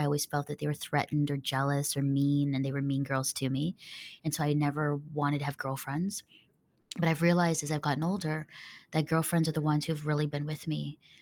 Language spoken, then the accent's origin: English; Philippines; also born or lived in Singapore; I was adopted in the Philippines. And so I grew up in the Philippines and Singapore. And my parents were missionaries.